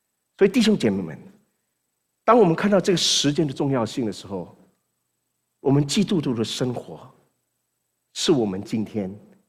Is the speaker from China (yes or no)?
no; Malaysia; 马来西亚也不错，马来西亚真的也不错，我是马来西亚来的